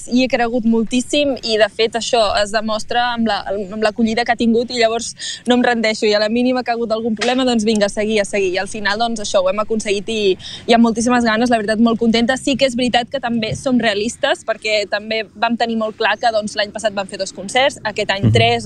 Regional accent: Pals, Catalonia, Spain; sempre poso que sóc de Pals

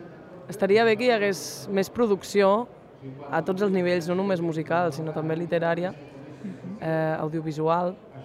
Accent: Catalonia, Spain; first language Aranese; veure que la meva llengua amb la que he après a escriure, a parlar, a llegir, amb la que he crescut, que és l'occità, és l'aranès, està perdent parlants

